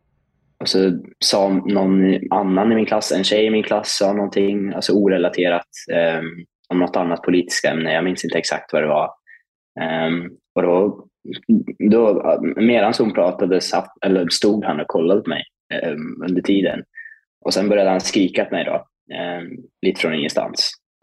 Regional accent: Norrland, Sweden; jag är ju själv från Norrland, det finns ju väldigt fattiga kommuner i övre Norrland

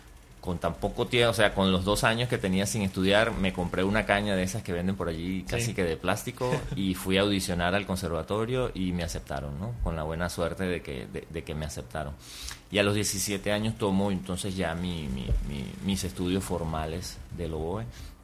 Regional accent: Ciudad Bolívar, Bolívar, Venezuela; also born or lived in Caracas; yo nací en Caracas, la capital. Mis padres se mudaron a Ciudad Bolívar, una ciudad al sur de Venezuela.

